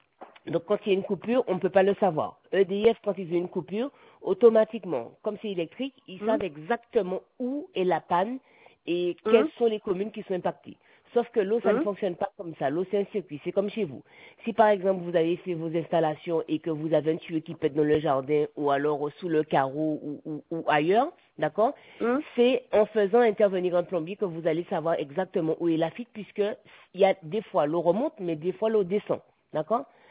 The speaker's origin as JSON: {"language": "French", "region": "Guadeloupe", "country": "France", "said": "je suis guadeloupéenne, en pas fonctionnaire, je n'ai pas de citerne, d'accord? Je vis dans un appartement, je suis locataire"}